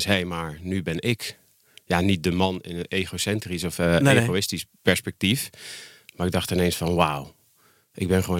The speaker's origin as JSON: {"language": "Dutch", "town": "Deurne", "region": "North Brabant", "country": "Netherlands", "tie": "born or raised there", "lives_now": "Den Bosch, Netherlands", "said": "Daar ben ik niet geboren. Nee, ik kom uit Deurne."}